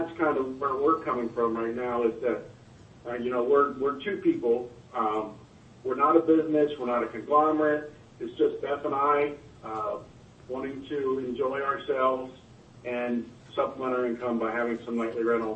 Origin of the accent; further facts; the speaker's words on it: Kansas City, United States; We're from the Kansas City area.